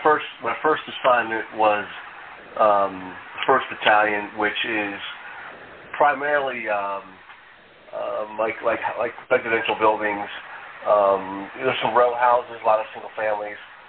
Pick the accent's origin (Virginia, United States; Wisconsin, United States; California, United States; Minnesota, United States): Virginia, United States; I started out as a volunteer back, 40 years ago, and in my hometown here in Northern Virginia.